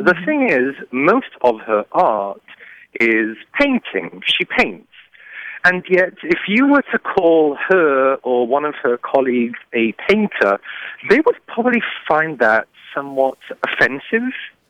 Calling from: Champaign, Illinois, United States

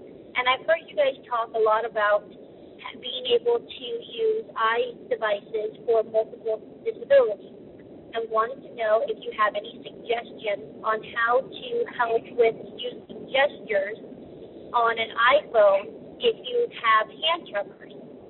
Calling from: California, United States; I'm calling from Northern California

